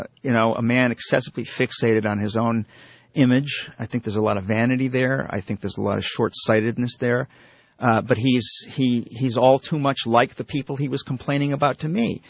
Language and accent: English; New York, United States; also born or lived in Maryland; I'm from New York. They're trying to get the machines into New York. I lived in Maryland for 15 years